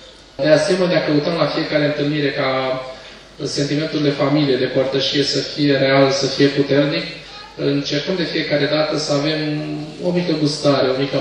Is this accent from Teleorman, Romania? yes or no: yes; Peretu, Teleorman, Romania; Eu sunt din Peretul Telorman, nu sunt din București.